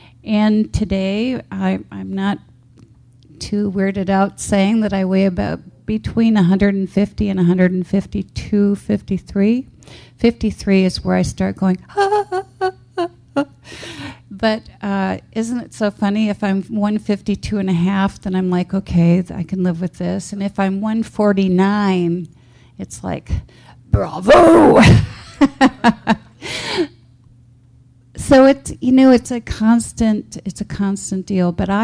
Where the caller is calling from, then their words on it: Phoenix, Arizona, United States; And on the phone bridge … from Phoenix.